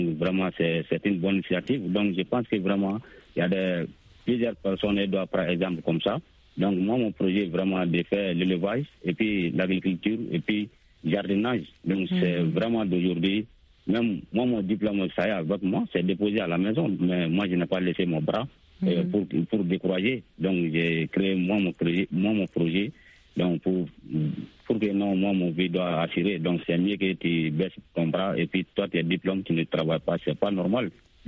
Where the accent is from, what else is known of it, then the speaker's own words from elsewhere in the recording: Sonikini, Mali; toujours dans mon village natal à Sonikini.